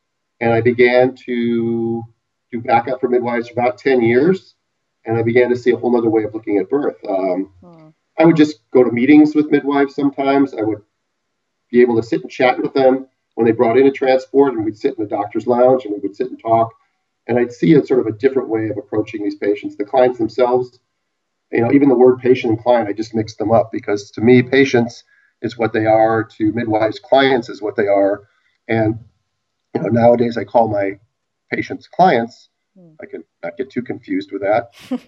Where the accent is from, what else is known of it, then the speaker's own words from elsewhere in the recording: Minnesota, United States; now in Los Angeles, United States; I'm from Minnesota. I went to the University of Minnesota Medical School. And thus my rather aversion to cold weather at this point in my life. I've been living in California now for 30 years.